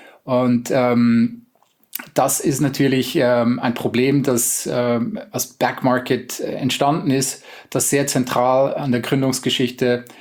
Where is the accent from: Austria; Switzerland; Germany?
Switzerland; Ich schätze das auch sehr in Deutschland. Ich bin selber Schweizer.